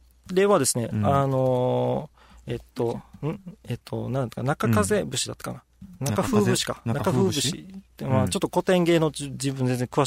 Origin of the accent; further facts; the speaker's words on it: Naha, Okinawa, Japan; まあ、自分たちはね、那覇出身なので、分かるんですけど